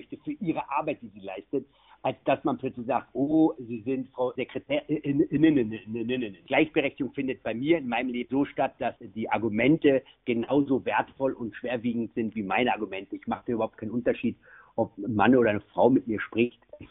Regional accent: Berlin, Germany; Ich komme aus Berlin, ist eine Großstadt, da haben wir relativ wenig Fachwerkhäuser.

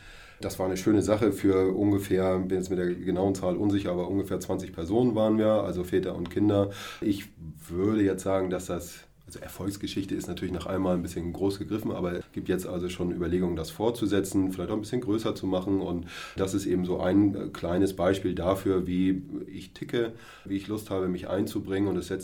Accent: Flensburg, Schleswig-Holstein, Germany; now in Roßdorf, Germany; Ich bin seit knapp 5 Jahren Roßdorfer. Ich komme ursprünglich aus Flensburg.

